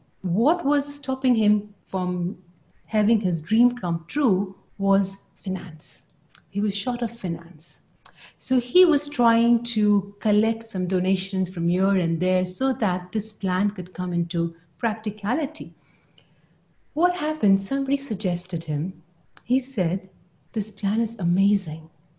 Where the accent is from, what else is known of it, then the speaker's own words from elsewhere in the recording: India; I'm quoting this because I come from India and I know the history of India